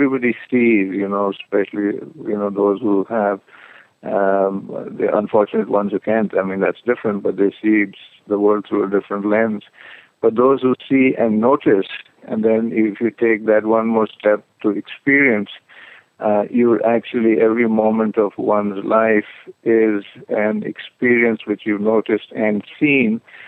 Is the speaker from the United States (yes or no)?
no; Punjab, India; first language Punjabi; And being from the Punjab, my mother tongue is Punjabi, but my mother tongue being, you know, India is kind of very secular and mixed, and so Hindi is, again, a part of everyday life. So I grew up with English and Punjabi and Hindi